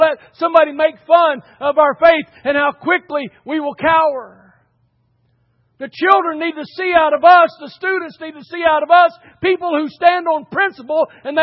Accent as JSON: {"language": "English", "country": "United States", "said": "But I'm an American, established and founded on the precepts of God's Word."}